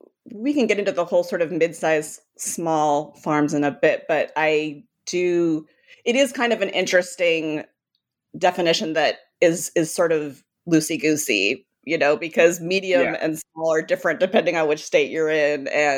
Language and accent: English; California, United States; don't think we really learn about that as kids growing up in California.